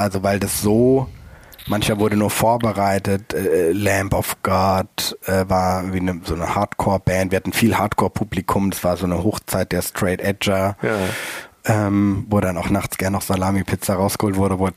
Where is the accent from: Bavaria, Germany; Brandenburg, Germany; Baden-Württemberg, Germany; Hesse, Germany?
Baden-Württemberg, Germany; Kaiserstuhl; now in Hamburg, Germany; Meine Heimat, also Kaiserstuhl Elsass, nach Hamburg holen.